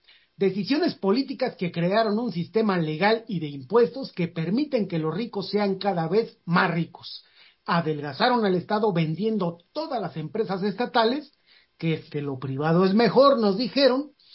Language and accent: Spanish; Mexico; Millones trabajamos incansablemente y nuestra riqueza no sube como la espuma.